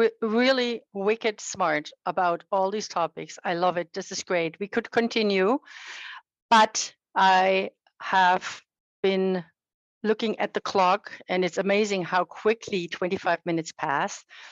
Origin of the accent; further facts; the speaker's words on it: Germany; English is a second language; also born or lived in Colorado; I used to live in Colorado. I love to ski, and I have an accent because I'm from Germany.